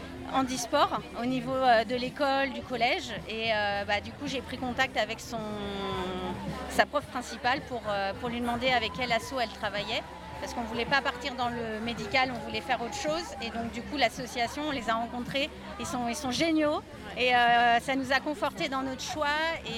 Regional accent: Île-de-France, France; Région parisienne.

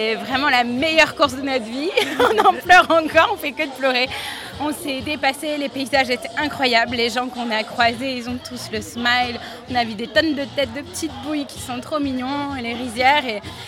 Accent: Brittany, France; On est du Morbihan

